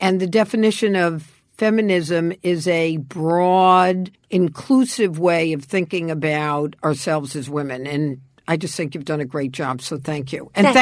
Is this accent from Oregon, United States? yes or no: no; New York City, New York, United States; so I grew up on the Lower East Side, as you know.